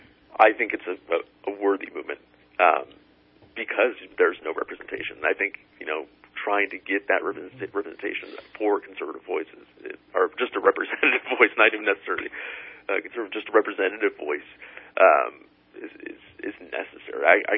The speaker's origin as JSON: {"language": "English", "region": "California", "country": "United States", "said": "I'm from Central Valley and from down south."}